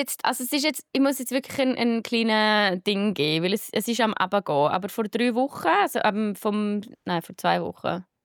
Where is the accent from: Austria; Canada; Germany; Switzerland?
Switzerland; die meisten Collabs als Schweizer Creatorin kriegst du über irgendwelche Agenturen.